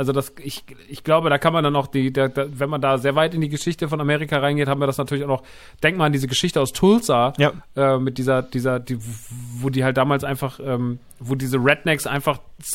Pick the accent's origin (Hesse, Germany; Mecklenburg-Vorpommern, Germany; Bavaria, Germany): Hesse, Germany; Rodgau; Ich meine, ich komme aus dem Rottgau.